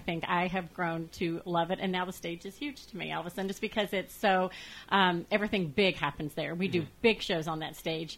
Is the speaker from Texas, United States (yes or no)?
no; San Diego, California, United States; When I came 6 years ago, I came from San Diego, and I was a little bit of a snob because I came from a huge venue there, big.